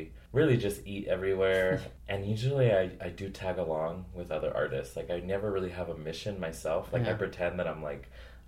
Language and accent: English; Las Vegas, Nevada, United States; I also think about like where I come from. Like, I'm from Las Vegas.